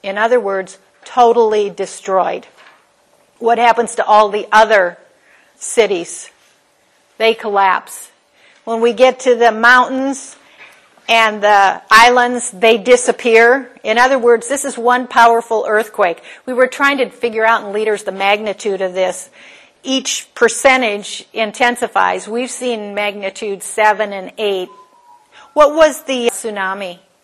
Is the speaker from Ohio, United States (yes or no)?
no; Minneapolis, Minnesota, United States; Now, I grew up in Minneapolis, and I remember they took us up in the Fauché Tower.